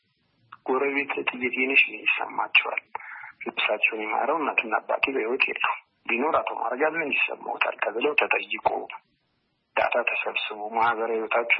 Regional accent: Addis Ababa, Ethiopia; የስራ ቦታችንም ተወልደን ያደግነው እዛ አካባቢ ነው።

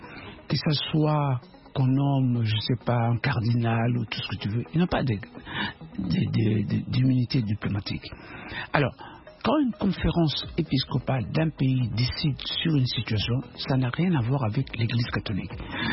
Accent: DR Congo; now in France; Moi, j'aime bien la France qui est mon pays d'accueil. Et j'aimerais qu'ils puissent travailler en bonne intelligence avec mon pays d'origine, la République démocratique du Congo.

